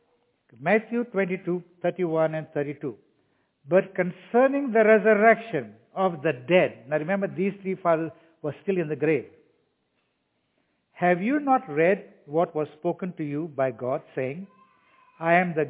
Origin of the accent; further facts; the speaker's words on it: Kenya; See, they heard I was from Kenya, so they called me.